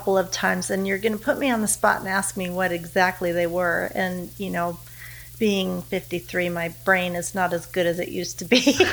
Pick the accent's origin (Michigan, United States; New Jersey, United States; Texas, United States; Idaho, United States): Idaho, United States; Coeur d'Alene; also born or lived in Colorado; I was born in Colorado and then we moved to Northern Idaho. I lived in Coeur d'Alene, Idaho for graduated from high school.